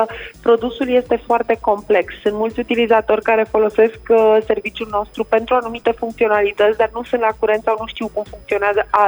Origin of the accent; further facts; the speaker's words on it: Moldavia, Romania; Și eu sunt născută și crescută în Moldova.